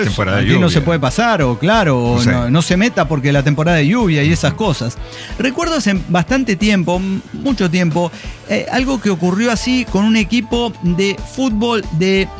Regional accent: Puebla, Mexico; Si soy de Puebla, ¿para qué voy a ir a un pueblo mágico de Puebla?

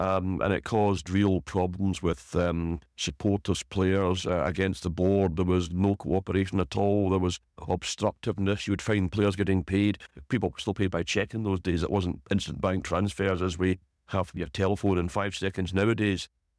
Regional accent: Uddingston, Scotland, United Kingdom; also born or lived in Brighton / Glasgow; So I lived in Uddingston since 1968, brought up there, very much a Lanarkshire boy.

